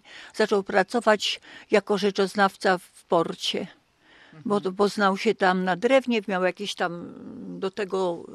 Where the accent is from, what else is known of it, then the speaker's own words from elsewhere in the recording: Warnowo, West Pomeranian Voivodeship, Poland; also born or lived in Vilnius Region, Lithuania; Ja się urodziłam jeszcze na Wileńszczyźnie. Jako pięciolatek wróciłam do naszego zachodniopomorskiego, bo to ojciec dostał skierowanie do Warnowa, czyli to jest na Wyspie Wolin. Był leśnikiem. I właściwie tak się hodowałam do 14 roku życia w leśniczówce z przyrodą.